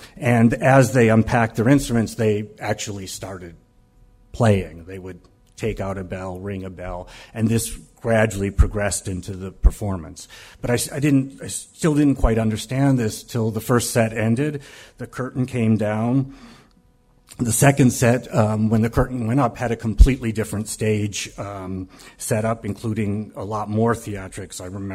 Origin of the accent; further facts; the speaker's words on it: Chicago, Illinois, United States; I was growing up on the South Side, Hyde Park, Chicago, and my father was doing science research at the University of Chicago.